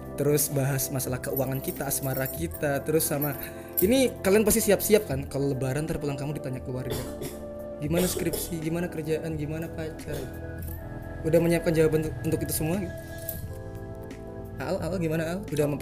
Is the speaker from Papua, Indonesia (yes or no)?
yes; Papua, Indonesia; Padahal waktu itu saya dari Papua menuju ke sini bertiga mas.